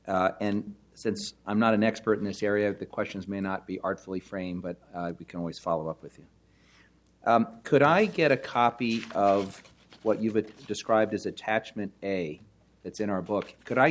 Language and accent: English; New York, United States; I'm a transplant from New York.